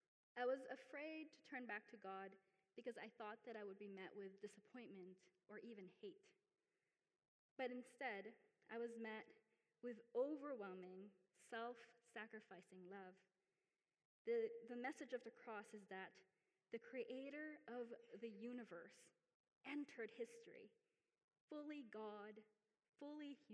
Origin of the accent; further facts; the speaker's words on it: Philippines; And so I was born in the Philippines, and I went to Catholic school.